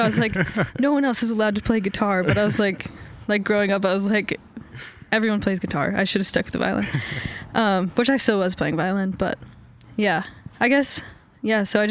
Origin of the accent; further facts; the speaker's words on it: Baldwin, Wisconsin, United States; Well, I grew up technically in Wisconsin, Baldwin, Wisconsin.